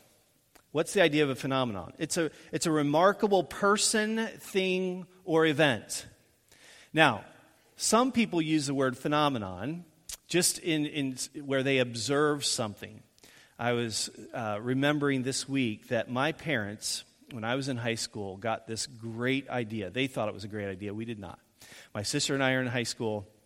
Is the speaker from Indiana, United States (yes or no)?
yes; Indiana, United States; when we're from Indiana, there were not mountains.